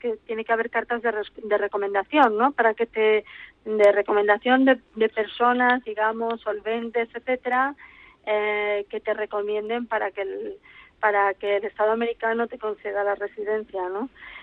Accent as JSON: {"language": "Spanish", "town": "Madrid", "region": "Community of Madrid", "country": "Spain", "said": "Entonces, por un lado, pues sí, claro, me siento madrileña."}